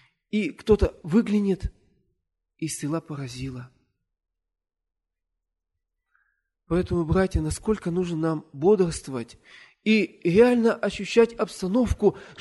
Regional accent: Ural, Russia; Но я человек с Урала, таких вещей не видывал и даже, наверное, не ел.

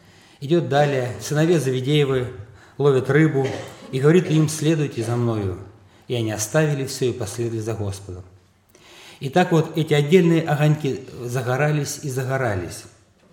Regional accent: Voronezh, Voronezh Oblast, Russia; из Воронежа

